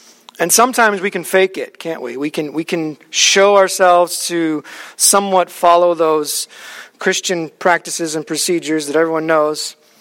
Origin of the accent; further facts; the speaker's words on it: Dallas, Texas, United States; born there; I'm a Cowboys fan because I was born in Dallas.